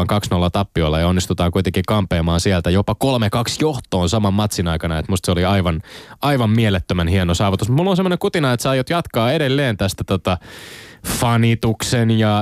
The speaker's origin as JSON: {"language": "Finnish", "town": "Helsinki", "region": "Uusimaa", "country": "Finland", "tie": "born or raised there", "said": "Niin ylpeä ja iloinen siitä, että kotikaupunkini Helsingin historiallinen paikka Eurooppa-liigan lohkovaiheessa varmistui eilen iltana."}